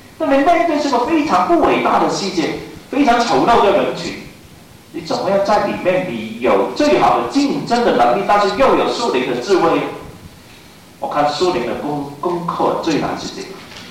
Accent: China; 我们发现我们中国人也很体会这个流离嘛，我们都在流浪

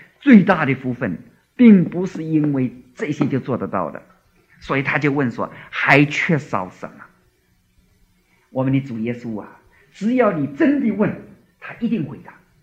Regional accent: Jiangsu-Zhejiang, China; 这个我们江浙人呢，苏州人骂人有一句话说杀千刀的

